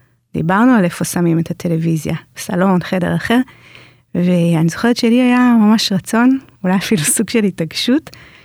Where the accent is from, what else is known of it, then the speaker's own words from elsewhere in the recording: Jerusalem, Jerusalem District, Israel; לפני שהתקבלתי לתיכון, לפני המיונים לתיכונים בירושלים